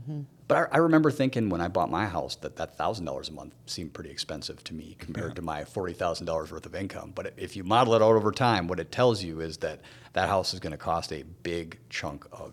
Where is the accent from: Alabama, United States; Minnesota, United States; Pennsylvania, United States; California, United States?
Minnesota, United States; Burnsville; I grew up in Burnsville, went to Burnsville High School